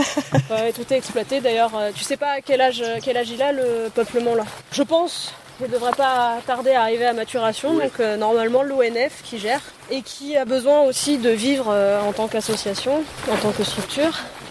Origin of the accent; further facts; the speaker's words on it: Nouvelle-Aquitaine, France; Je viens de Corrèze, je peux me permettre. J'ai vécu là-bas